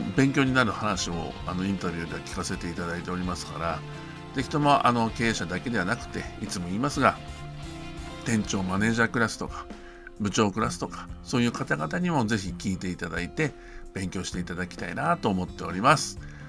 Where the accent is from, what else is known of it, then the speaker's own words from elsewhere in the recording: Fukuoka, Japan; 僕福岡出身で、福岡の、花火大会しか知らないんですけども